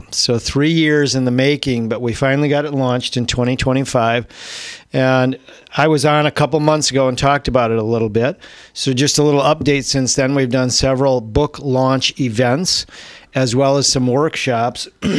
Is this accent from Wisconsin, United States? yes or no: yes; Richland Center, Wisconsin, United States; Because Tom is, you know, from Madison. I'm from Richland Center.